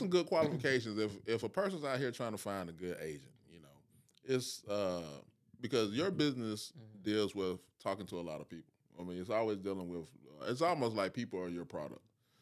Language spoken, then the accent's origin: English; Nigeria; now in United States; Now, we foreigners, you know, you're Haitian American, I'm a Nigerian American.